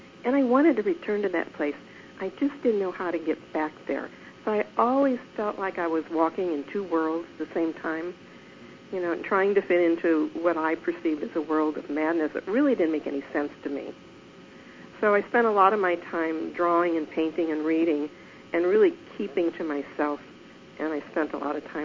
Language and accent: English; St. Louis, Missouri, United States; born there; Well, I was born in St. Louis, Missouri